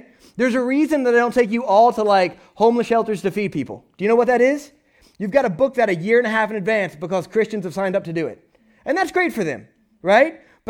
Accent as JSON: {"language": "English", "region": "the South", "country": "United States", "said": "Like, I'm from the South. I like a gun."}